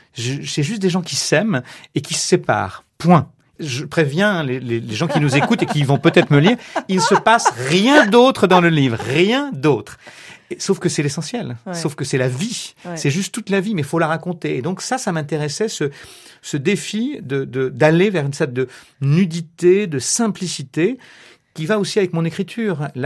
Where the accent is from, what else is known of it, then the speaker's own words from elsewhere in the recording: Barbezieux, Nouvelle-Aquitaine, France; Moi, j'ai grandi à Barbezieux, en Charente, qui est une ville de 4000 habitants. Oui, la grande ville la plus proche à 35 km, c'est Angoulême, c'est vous dire. Bon. Mais en plus, j'ai grandi même dans un village après qui s'appelle Lamérac, qui fait 160 habitants